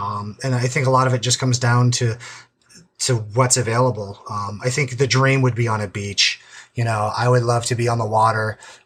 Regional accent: Vermont, United States; I'm from Vermont, right?

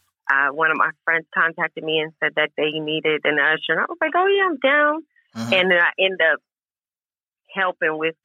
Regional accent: Los Angeles, California, United States; also born or lived in Paris, California; I'm a native from Los Angeles, and so I'm born and raised Cali girl. And I, you know, grew up in Paris, California, where, you know, I got to see some amazing things.

